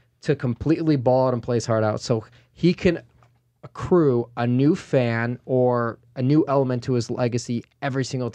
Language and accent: English; Chicago, Illinois, United States; I grew up in the Chicago area in the 90s